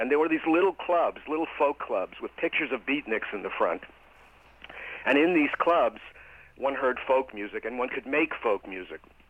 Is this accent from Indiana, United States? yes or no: no; Bronx, New York, United States; in addition to all the sort of wonderful passion and loyalty and warmth of those people who I grew up with, they were also very violent and racist.